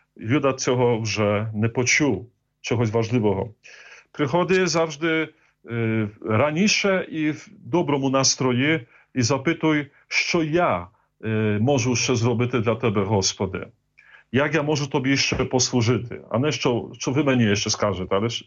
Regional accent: Poland; Ukrainian is a second language; now in Ukraine; я поляк, але приїхав на Україну будувати структури церкви, приїхав 23 роки тому назад. І почуваю себе, насправді, це моя друга батьківщина, і українська мова стала моєю другою рідною мовою.

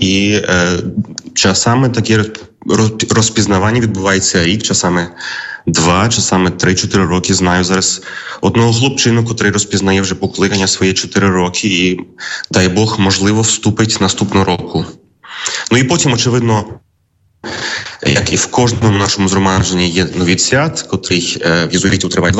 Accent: Karaganda, Karaganda Region, Kazakhstan; народився в Казахстані, в родині українців, греко-католиків, виселених після війни. В місті Караганді там виховувався, виростав, ходив до церкви.

